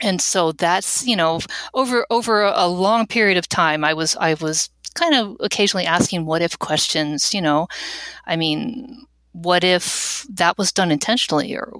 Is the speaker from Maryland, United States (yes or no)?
yes; Maryland, United States; also born or lived in Virginia; I was raised on the East Coast. I was born in Virginia, raised in Maryland, but I never really felt drawn or that interested in American history.